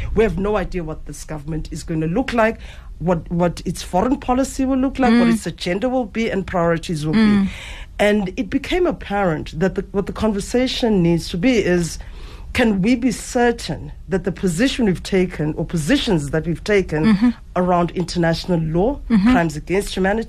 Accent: South Africa; But the bottom line is, as South African members of the public, civil society, actors, the government itself, I don't care who it is

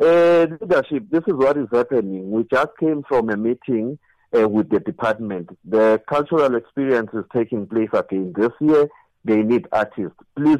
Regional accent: Mpumalanga, South Africa; when the provincial coordinator is from Esanzeni, I'm from Getsibande.

